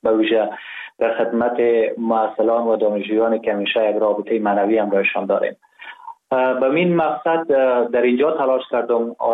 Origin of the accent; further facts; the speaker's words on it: Ghazni, Afghanistan; also born or lived in Kabul; من زاده شهر ولایت غزنی هستم، در شهر غزنی به دنیا آمدیم، دوره کودکی خود را در غزنی و کابل سپری کردیم، دوره مکتب را قسمت تا صنف 4 و 5 در کابل پشت سر نهادیم و بعدا در غزنی رفتیم